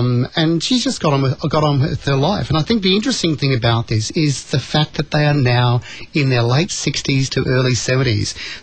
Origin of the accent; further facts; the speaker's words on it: New South Wales, Australia; growing up on the North Coast, getting to Sydney, it was, you know, just a little bit too much to ask.